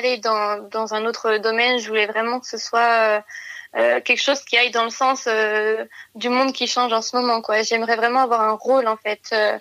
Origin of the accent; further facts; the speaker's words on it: Auvergne-Rhône-Alpes, France; Je suis partie de chez moi après. Quand j'ai eu mon bac, puisque j'ai fait 2 ans de prépa dans une grande ville à côté de chez moi, à Lyon.